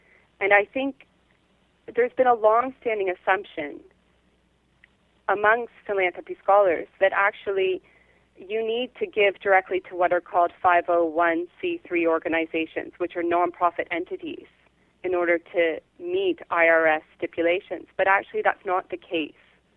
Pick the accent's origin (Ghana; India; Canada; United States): Canada; now in United Kingdom; because I'm a Canadian living in Britain